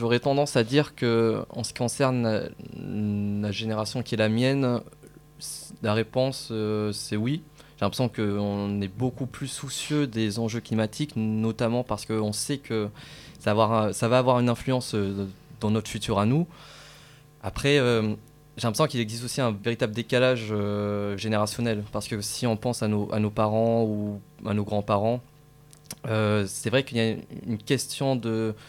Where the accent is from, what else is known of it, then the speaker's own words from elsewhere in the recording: Marseille, Provence-Alpes-Côte d'Azur, France; Et je suis né à Marseille, j'ai toujours vécu à Marseille. Mon père est marseillais, donc il y a au moins une vraie culture de la ville.